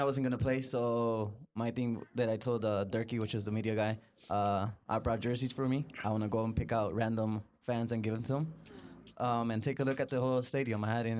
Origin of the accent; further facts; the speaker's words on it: California, United States; born there; now in Minnesota, United States; Oh, I mean, I was born in California, but this is home for me now.